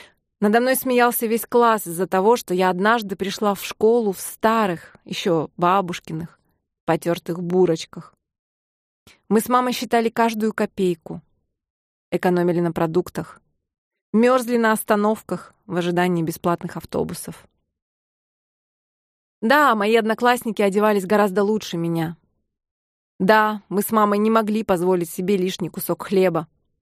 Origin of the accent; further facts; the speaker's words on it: Tyumen, Tyumen Oblast, Russia; Я родилась в Тюмени, в самой обычной советской семье.